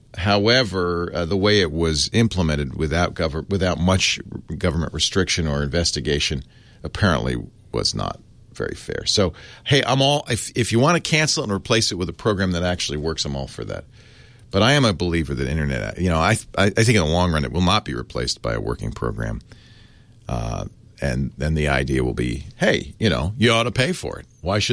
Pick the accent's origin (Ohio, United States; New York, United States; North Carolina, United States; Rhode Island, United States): Rhode Island, United States; Providence; Well, I grew up in Providence, so I guess I'm a Patriots fan.